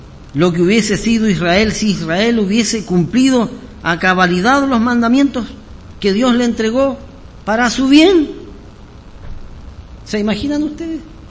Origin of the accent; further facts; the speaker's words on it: Osorno, Los Lagos, Chile; Yo no viví en el campo, pero me crié en una zona agrícola. Yo nací en Osorno. En Osorno, en el año 66. Soy de la promoción del 66. En Osorno, en los años de mi juventud, en los años 80